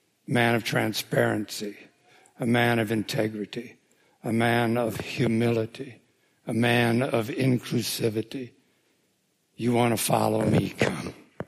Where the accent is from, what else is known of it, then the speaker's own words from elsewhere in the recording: Boyden, Iowa, United States; I grew up in Boyden, Iowa, where there was a church on every corner, right? It's a religious community.